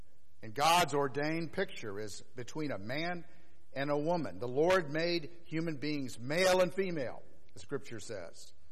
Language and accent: English; the South, United States; I'm a Southerner, you know